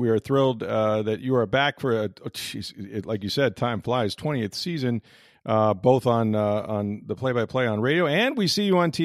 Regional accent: Tampa, Florida, United States; I grew up without baseball in Tampa Bay for so many years as a kid.

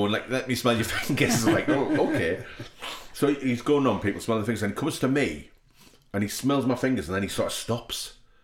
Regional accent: England, United Kingdom; And we're like, oh, we're English, we're actors, like this, on the beach

